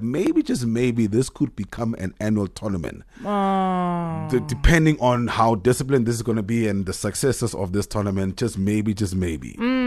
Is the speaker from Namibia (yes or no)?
yes; Walvis Bay, Erongo, Namibia; I'm actually from Walvis Bay.